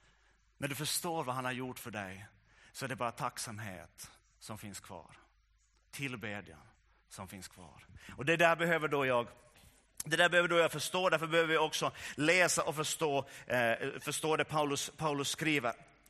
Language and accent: Swedish; Ostrobothnia, Finland; Vi är österbottningar, så vi tycker ju, en del av oss i alla fall österbottningar.